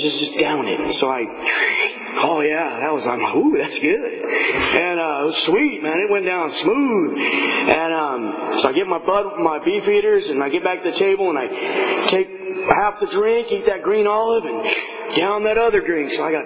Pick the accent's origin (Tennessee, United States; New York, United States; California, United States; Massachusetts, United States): California, United States; I'm undercover from California. Badge number 209. That's our area code, you know what I mean?